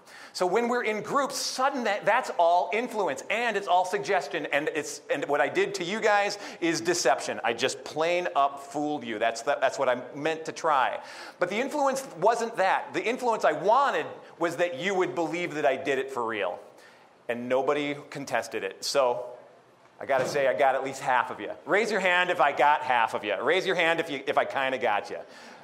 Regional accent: Mankato, Minnesota, United States; I'm from Mankato, Minnesota. In Mankato, there's a college.

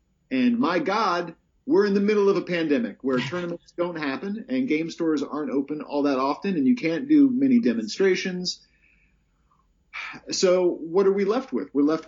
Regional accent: Canada; as a Canadian

